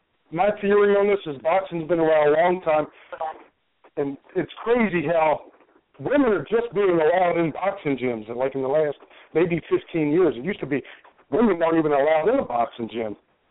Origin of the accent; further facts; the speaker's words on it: United States; I mean, of course, I'm from the United States.